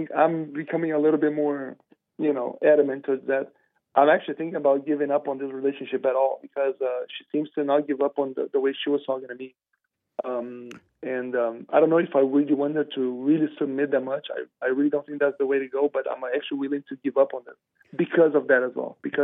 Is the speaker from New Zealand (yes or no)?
no; Brazil; now in United States; I'm from Brazil originally, right? So we were raised with gun control, but I was raised in the countryside.